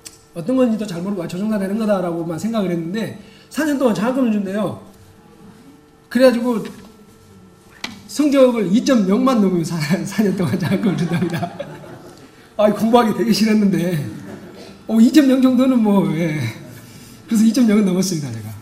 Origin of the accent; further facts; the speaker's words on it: Sinan, South Jeolla, South Korea; born there; 저는 전라도 저쪽 신안 아주 꼴짝에서 태어났습니다. 섬에서.